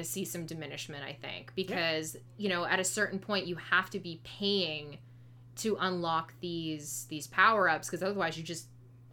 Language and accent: English; Canada; now in United States; And this isn't even including my home country, but it's a little different in Canada.